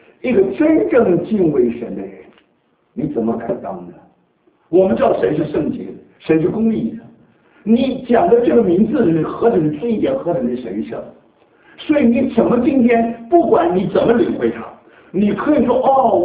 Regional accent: China; 他没有说错，这是我们中国人，我们把它翻译错误了。

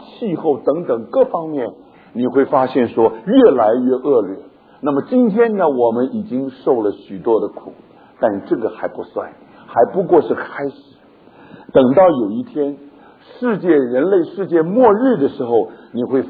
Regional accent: China; 就像我们中国人所说的世界大同一样。

